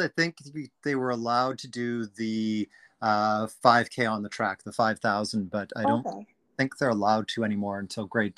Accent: Gibsons, British Columbia, Canada; I grew up on the Sunshine Coast.

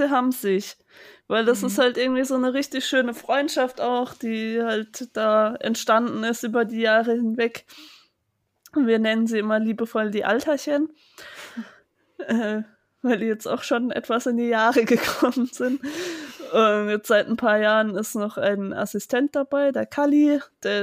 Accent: Karlsruhe, Baden-Württemberg, Germany; Weil meine Heimatstadt Karlsruhe ist zwar oft Schauplatz, aber soll eigentlich andere Städte darstellen.

